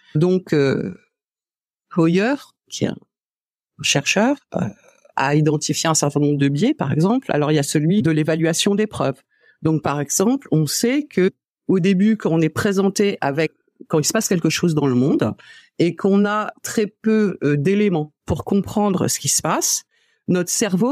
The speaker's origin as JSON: {"language": "French", "region": "northern France", "country": "France", "tie": "born there", "said": "je suis française, que je suis née dans le nord de la France"}